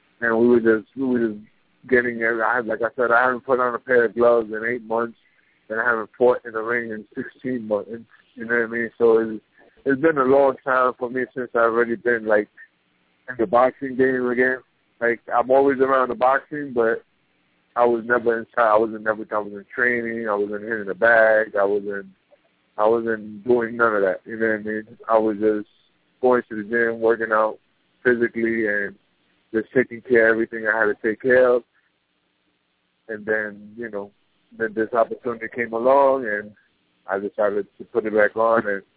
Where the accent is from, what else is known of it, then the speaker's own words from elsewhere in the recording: Puerto Rico; also born or lived in New York; now in Orlando, United States; I moved from New York to Puerto Rico when I was turning 3 years old, 3 years old or something like that.